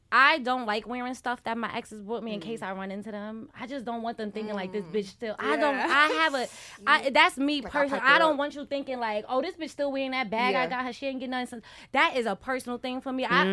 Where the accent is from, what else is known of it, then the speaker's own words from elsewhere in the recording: New York, United States; I'm from New York.